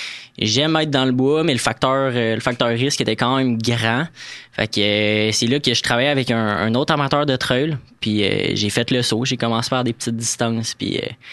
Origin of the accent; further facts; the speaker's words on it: Saint-Raymond, Quebec, Canada; Je viens de Saint-Raymond-de-Portneuf, là. Fait qu'il y a la vallée Bras-du-Nord là-bas. Super beau terrain de jeu pour tout ce qui est vélo de montagne.